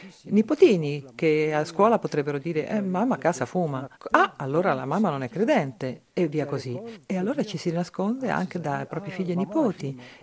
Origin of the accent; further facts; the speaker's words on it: Algeria; Italian is a second language; Io ho vissuto questo periodo nel mio paese, in Algeria, e ho visto la guerra civile.